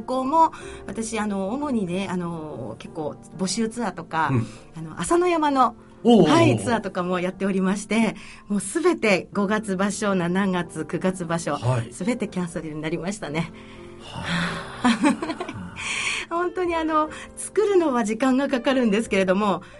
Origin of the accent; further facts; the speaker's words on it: Imizu, Toyama, Japan; 射水市、あの新港地区なので生まれも育ちも新港の方になりまして、